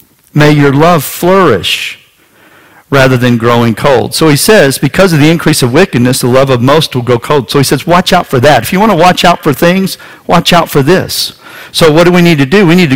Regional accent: Texas, United States; I could be playing sports in my little small town that I was raised in West Texas

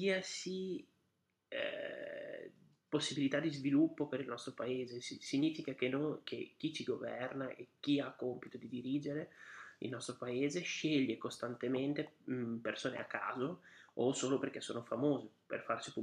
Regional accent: Bologna, Emilia-Romagna, Italy; Bologna, la mia città, è sede della più antica università europea.

